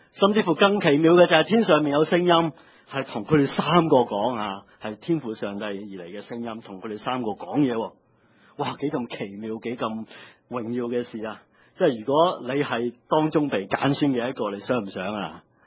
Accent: Hong Kong; 其实做基督徒，我想我们香港人很多时候都是一样

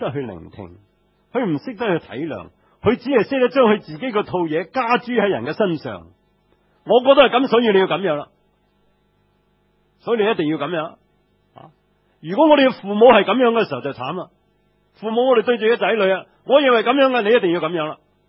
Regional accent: Hong Kong; 这个神学是今天我们香港人很通行的一个神学观念

